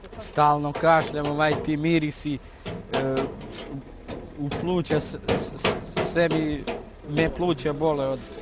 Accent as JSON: {"language": "Serbian", "town": "Grošnica", "region": "Šumadija and Western Serbia", "country": "Serbia", "said": "Ja sam iz Grošnice siromašen sam."}